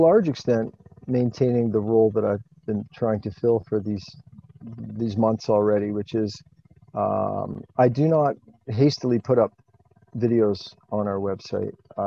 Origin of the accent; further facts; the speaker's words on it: Canada; I'm a Canadian. I've been based in Bancroft for about the last decade.